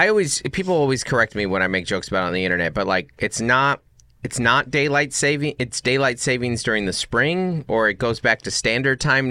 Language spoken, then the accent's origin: English; Pacific Northwest, United States; we grew up in the Northwest, so we would go to school in the dark.